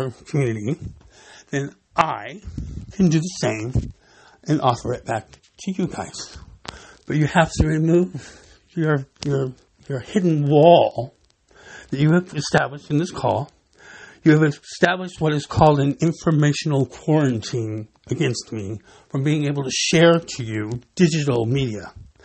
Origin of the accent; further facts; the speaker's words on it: San Bernardino, California, United States; born there; I was born here in San Bernardino.